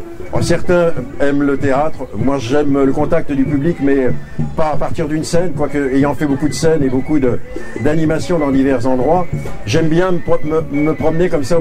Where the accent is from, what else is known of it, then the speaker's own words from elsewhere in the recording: Le Mans, Pays de la Loire, France; je suis originaire du Mans. Voilà, le Mans, une grande ville de sport automobile.